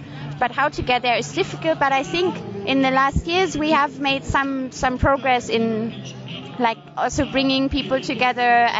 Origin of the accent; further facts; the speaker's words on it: Germany; I'm from Germany, and the whole German economy is totally based on the world market.